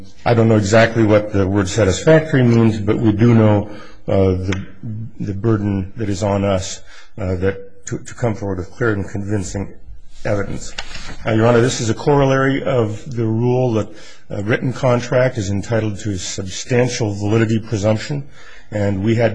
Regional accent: Missoula, Montana, United States; I'm from Missoula, Montana.

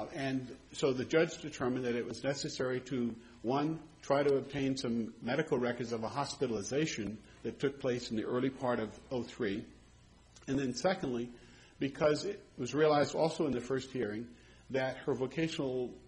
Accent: Fairbanks, Alaska, United States; I'm from Fairbanks.

